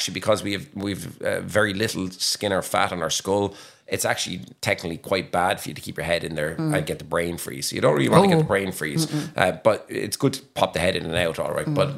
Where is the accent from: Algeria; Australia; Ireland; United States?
Ireland; Williamstown, Munster